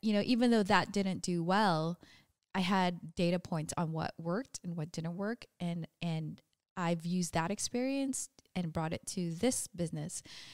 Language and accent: English; Australia; accent: Australian; English is a second language; And also, like I say, like English is my second language. So I'll say a lot of things kind of the wrong way. And sometimes with an Australian accent, you will notice.